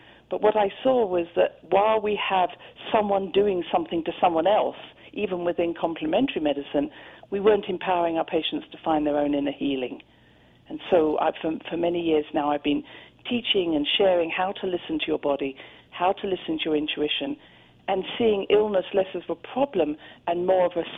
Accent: United Kingdom; I was brought up in Britain, but my mother and my grandmother, etc., were all from Scotland

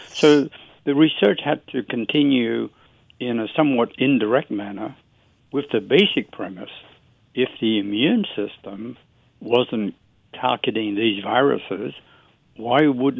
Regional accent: Australia; And I'd like to trace my origins back as an Australian. Went through medical school in Sydney

